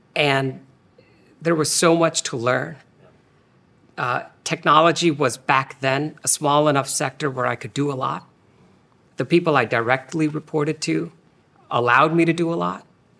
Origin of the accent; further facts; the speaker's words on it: India; I was born and raised in India.